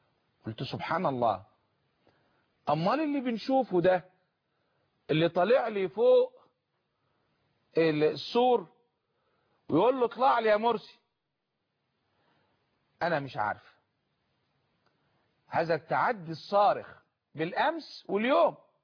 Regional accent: Egypt; أنا مواطن مصري بأي معنى

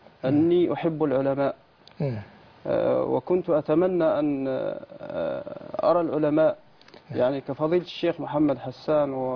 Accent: Ajdir Gharbi, Adrar Province, Algeria; born there; من مواليد سنة 1985 بقرية اسمها أجدير الغربي بلدية شروين ولاية أدرار الجزائر

